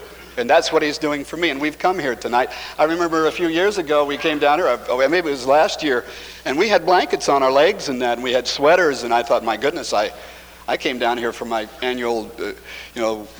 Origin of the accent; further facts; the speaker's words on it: Long Beach, California, United States; I was raised in the comfort zone. I came from Long Beach, California, where the sun always shines.